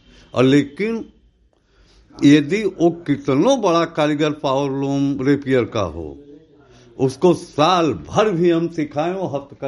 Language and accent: Hindi; Ghamapur, Uttar Pradesh, India; ग्राम Ghamapur, post लोता का निवासी हूँ।